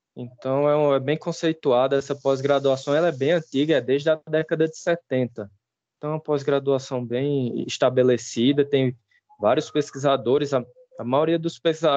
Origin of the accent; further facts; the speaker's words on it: Campina Grande, Paraíba, Brazil; moved away as an adult; No doutorado, aí eu saí de Campina Grande, fui morar, a primeira vez que você vai morar fora da sua região, né? Dos seus parentes, e eu fui para São José dos Campos, no interior de São Paulo.